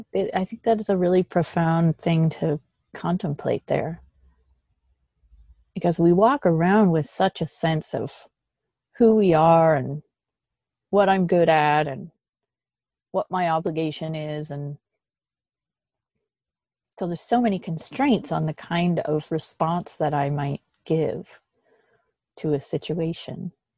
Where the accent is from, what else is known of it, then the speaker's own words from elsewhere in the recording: Midwest, United States; I came from the Midwest, you kind of like, even warm family members go